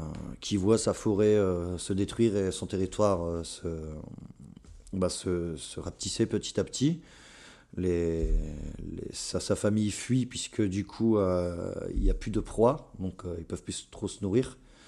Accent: Haubourdin, Hauts-de-France, France; j'ai grandi, ma petite enfance, j'ai grandi à Aubourdin, où c'était une cité HLM

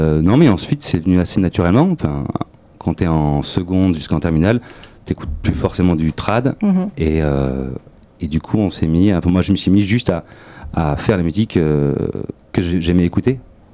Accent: Nouvelle-Aquitaine, France; J'ai essayé de bouger un peu ailleurs, bah, pas loin, hein, à Limoges. Et bah, voilà, bah, en fait, non, j'ai décidé de revenir, je me sentais mieux ici, en Corrèze.

